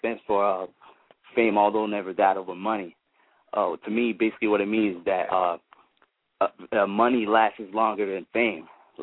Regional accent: Toronto, Ontario, Canada; oh, I'm from Toronto

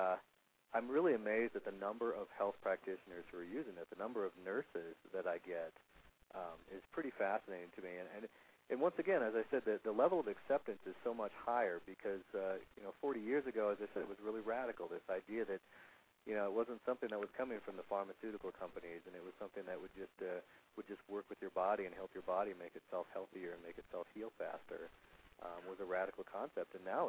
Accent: South Dakota, United States; I grew up on the South Dakota steak and potatoes diet.

